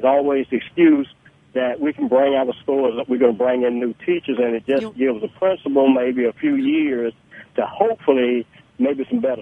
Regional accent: South Carolina, United States; I'm from South Carolina.

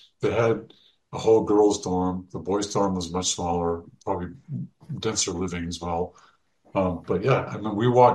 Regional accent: California, United States; I'm like, I came from California.

